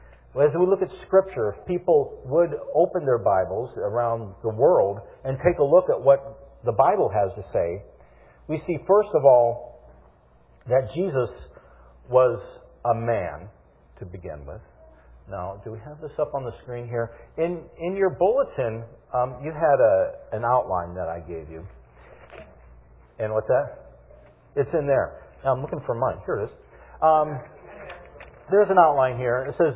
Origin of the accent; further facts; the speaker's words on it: Madison, Wisconsin, United States; and I'm from the Madison area, and I read the Wisconsin State Journal.